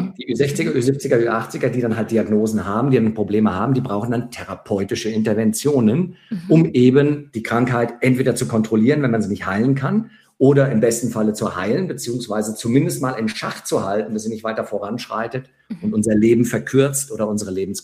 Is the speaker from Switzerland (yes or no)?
no; Frankfurt, Hesse, Germany; ich komme ja hier aus der Stadtregion Frankfurt, ich bin auch gebürtiger Frankfurter, hier haben wir ja die ganzen Banken stehen